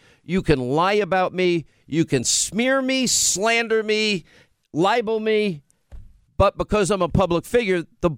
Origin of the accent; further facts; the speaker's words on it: Long Island, New York, United States; so things are so bad in Long Island. I grew up in Long Island. There's still nice parts of Long Island, but there's some that are really horrible.